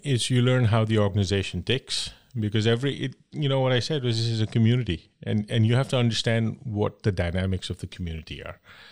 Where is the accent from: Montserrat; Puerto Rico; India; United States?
India; the fact that I grew up in India and then have lived all over the world